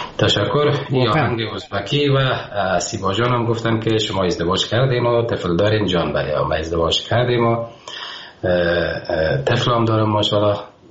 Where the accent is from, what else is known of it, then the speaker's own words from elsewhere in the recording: Afghanistan; بخصوص که افغانستان نازنینم که من خاک خاک وطنم مثل زر از برام، من بسیار زیاد دوستش دارم